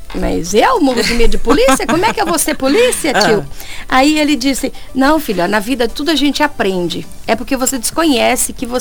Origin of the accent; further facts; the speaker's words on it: Costa Rica, Mato Grosso do Sul, Brazil; born or raised there; also born or lived in Coxim